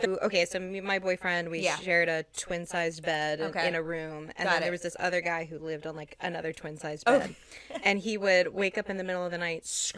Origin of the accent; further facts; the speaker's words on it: Austin, Texas, United States; So I grew up in Austin. So it's kind of like.